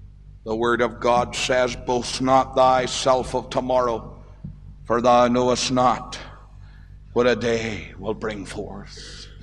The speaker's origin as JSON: {"language": "English", "town": "Ballymena", "region": "Northern Ireland", "country": "United Kingdom", "tie": "born or raised there", "said": "I went to visit a young man who was mixed up in the pleasures of my hometown of Ballymena."}